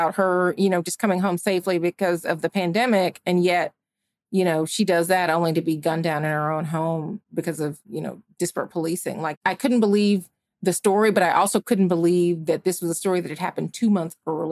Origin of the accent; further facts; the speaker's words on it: Georgia, United States; Ahmaud Arbery, who had happened in my home state of Georgia, had just been killed.